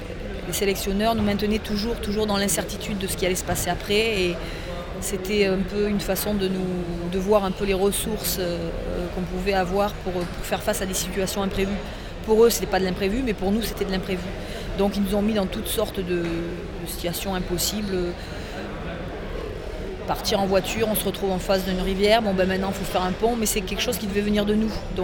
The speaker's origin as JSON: {"language": "French", "region": "Provence-Alpes-Côte d'Azur", "country": "France", "said": "Moi, je suis des Alpes de Haute-Provence."}